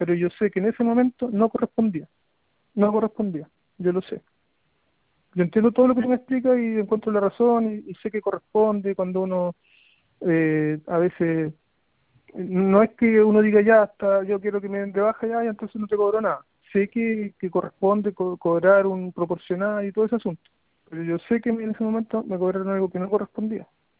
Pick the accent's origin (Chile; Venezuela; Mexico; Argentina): Chile; Curicó, Maule; yo soy de Curicó, no sé si ubico Curicó